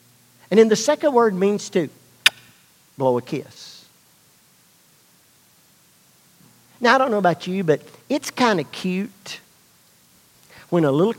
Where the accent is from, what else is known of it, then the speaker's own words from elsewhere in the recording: United States; I'm glad I'm American and not Persian.